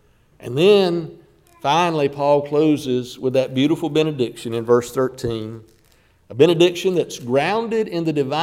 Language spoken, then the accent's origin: English; the South, United States; We're from the South. Let's say, be with you all.